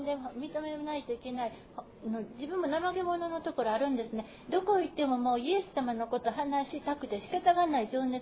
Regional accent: Hawaii, United States; now in Japan; 生まれ故郷のハワイ行ったら人に会うってコーヒー飲んでてそんなに難しくないのに。

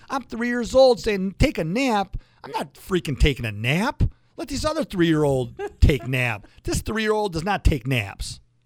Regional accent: Detroit, Michigan, United States; So Metro Airport, where I'm from Metro Detroit

